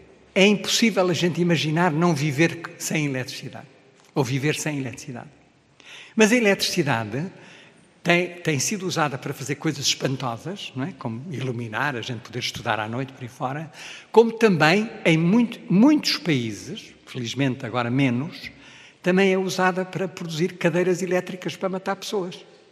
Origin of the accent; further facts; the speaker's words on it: Mozambique; born there; Eu nasci em Moçambique